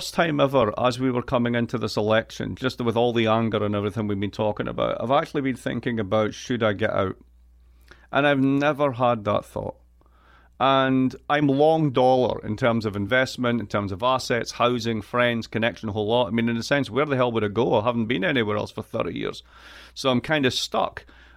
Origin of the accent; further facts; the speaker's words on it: Scotland, United Kingdom; now in United States; I am from Scotland. I am from the east coast of Scotland. I have an accent which is just absolutely perfect, and I wouldn't change it for anything.